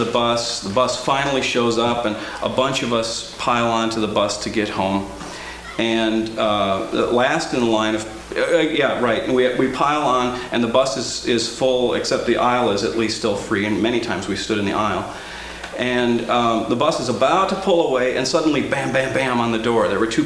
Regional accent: United States; I realized, my gosh, I'm really American. I went to Norway feeling as a Norwegian American that I was going kind of home

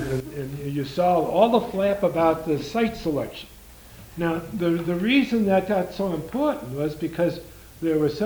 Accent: Indianapolis, Indiana, United States; I'm from Indianapolis, and I don't know whether you ever heard that Indianapolis was in the running

